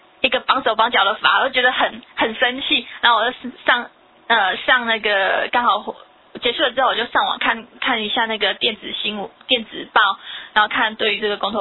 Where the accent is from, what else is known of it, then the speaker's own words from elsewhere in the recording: Taiwan; 每个人问我来自哪里的时候，我说我来自台湾